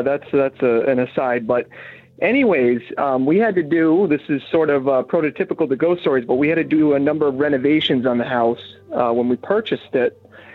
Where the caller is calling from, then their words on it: Massachusetts, United States; I'm calling from Massachusetts.